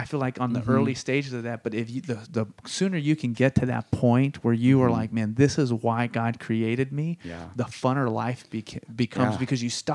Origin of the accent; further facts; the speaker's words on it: California, United States; I grew up in the Silicon Valley